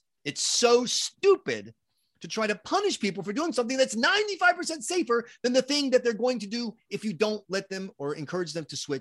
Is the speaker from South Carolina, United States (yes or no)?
yes; South Carolina, United States; I'm from South Carolina, Lee Atwater's home state.